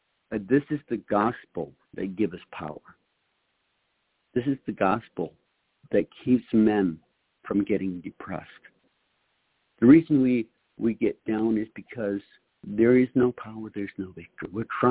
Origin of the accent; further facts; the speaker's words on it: Wisconsin, United States; I introduced myself yesterday. We're from Wisconsin.